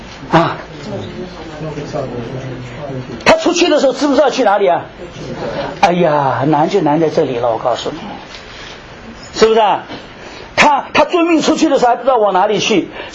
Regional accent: China; 我们的祖先我们中国人是不出远门的，有没有啊？

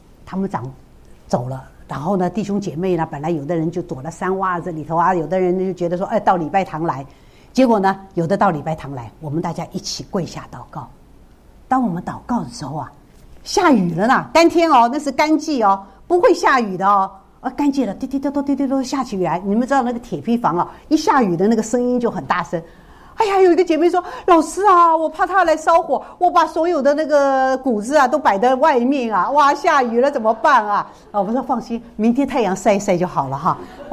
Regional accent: Taiwan; 我是在台湾很平顺的环境长大的，我也没有在这种这个军这个等于说是军人子弟

